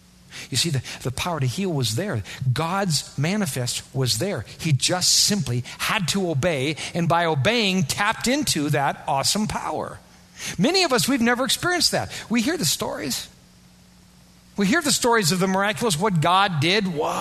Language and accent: English; Iowa, United States; You know, I'm from Iowa.